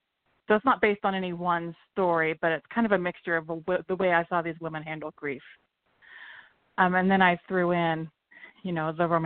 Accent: Oregon, United States; My hometown, the town I grew up in Oregon, they found out and they did a newspaper piece on me, and they wanted to call my parents to interview them.

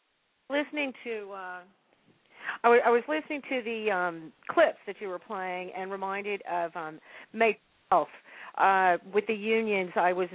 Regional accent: Texas, United States; Okay, I'm sorry, I'm from Texas.

